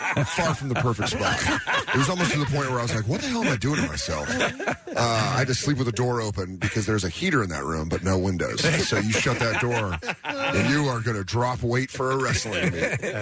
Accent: Denver, Colorado, United States; also born or lived in Tucson; now in Queens, United States; Yeah, I moved from Denver, and I went to school in Tucson in Arizona, and then I moved.

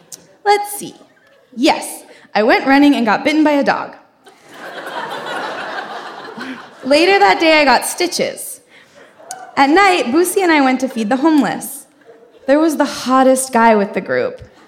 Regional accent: Corvallis, Oregon, United States; I grew up in Corvallis, Oregon. Which is consistently voted one of the safest, best, greenest cities in the U.S.

